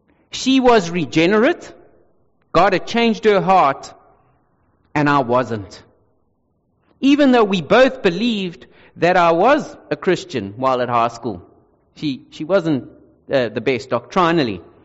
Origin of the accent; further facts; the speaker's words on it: South Africa; I'm a South African man. I'm going to say it the way I was taught.